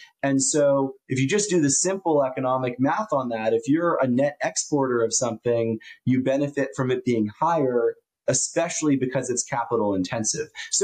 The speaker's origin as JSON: {"language": "English", "country": "United States", "said": "And again, I'm an American patriot."}